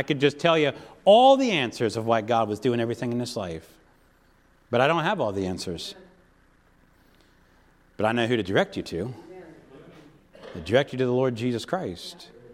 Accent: Pennsylvania, United States; but I'm a Pittsburgh Steelers fan because I grew up near Pittsburgh, all right?

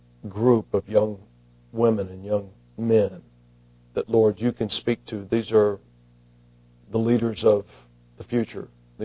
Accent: United States; born there; I'm so glad that I was born in the United States

